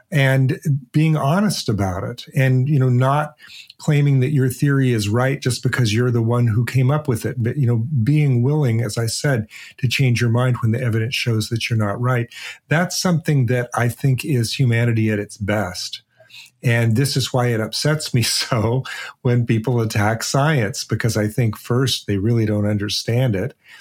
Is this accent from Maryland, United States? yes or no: no; Portland, Oregon, United States; I grew up in Portland, Oregon.